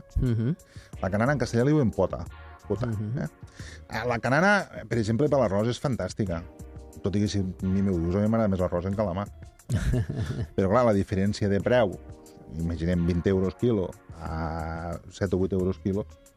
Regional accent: La Ràpita, Catalonia, Spain; el meu poble, la Ràpita, és gamma mitja.

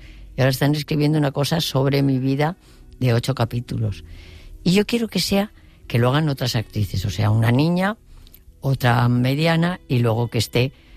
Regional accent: Valladolid, Castile and León, Spain; yo soy castellana vieja, vamos, que soy de Valladolid y mi padre es de Zamora.

